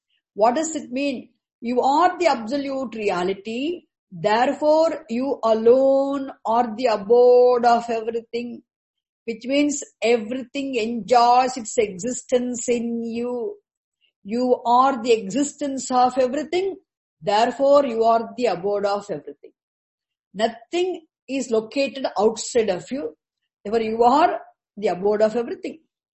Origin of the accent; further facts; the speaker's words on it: Tamil Nadu, India; I don't know Hindi much. I'm completely novice, ignorant of Hindi language because I grew up in Tamil Nadu.